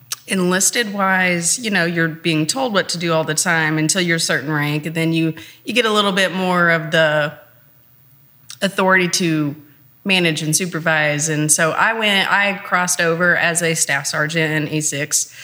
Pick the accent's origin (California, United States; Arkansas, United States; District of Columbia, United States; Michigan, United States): Arkansas, United States; So I'm originally from Arkansas.